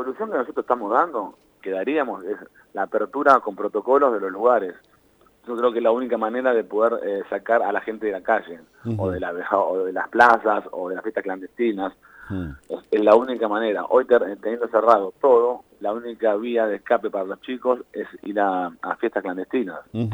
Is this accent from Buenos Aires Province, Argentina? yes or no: yes; La Plata, Buenos Aires Province, Argentina; born there; Sí, soy nacido acá en La Plata.